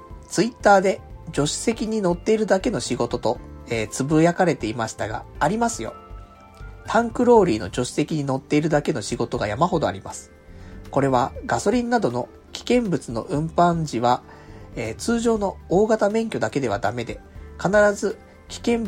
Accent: Kanto, Japan; 関東で生まれ育ちの人間だからさ、で、実家も関東だし、って思うと、で、友達もやっぱり関東多いし

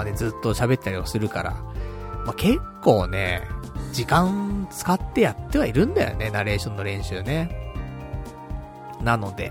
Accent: Saitama, Japan; now in Tokyo, Japan; もともと私埼玉県民なんでね。

